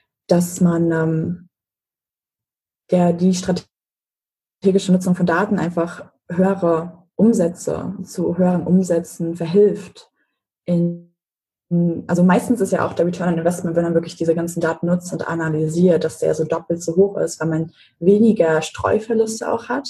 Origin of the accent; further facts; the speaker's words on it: Mecklenburg-Vorpommern, Germany; Also ich komme ursprünglich aus Mecklenburg